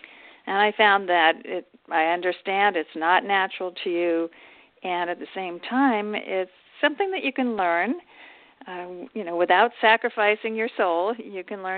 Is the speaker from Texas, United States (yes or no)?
no; California, United States; drove across back to my home town in the Bay Area in near San Francisco.